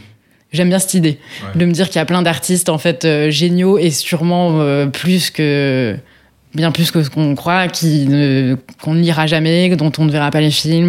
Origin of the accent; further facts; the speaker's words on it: Paris, Île-de-France, France; comme on est parisien